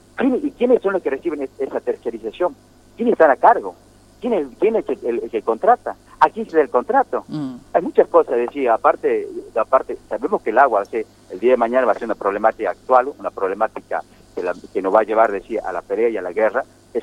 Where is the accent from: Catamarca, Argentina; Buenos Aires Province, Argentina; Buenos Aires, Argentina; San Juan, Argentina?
San Juan, Argentina; Pocito; yo soy de acá del norte. Yo no soy un extranjero, no soy un polaco, no soy un ruso, no soy un alemán. Soy de Pocito. Soy de Salvador Massa, tengo mi familia acá, me crecí.